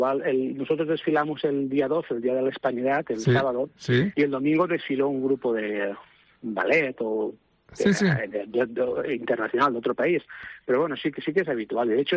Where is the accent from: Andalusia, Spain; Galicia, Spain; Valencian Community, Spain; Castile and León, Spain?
Valencian Community, Spain; Valencia; Valencia, sí, Valencia, la buena, claro.